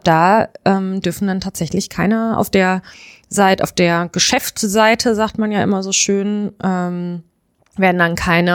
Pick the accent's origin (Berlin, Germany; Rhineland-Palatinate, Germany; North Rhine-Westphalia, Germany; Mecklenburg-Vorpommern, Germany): North Rhine-Westphalia, Germany; Düsseldorf; als Düsseldorferin erschließt es sich mir wirklich nicht.